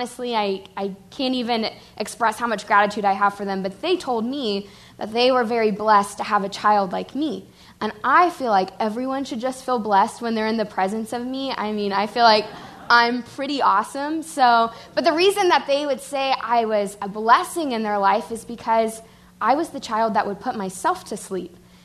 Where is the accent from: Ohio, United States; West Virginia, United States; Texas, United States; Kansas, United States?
Texas, United States; and we're from Texas, so manners is a really big deal, being polite.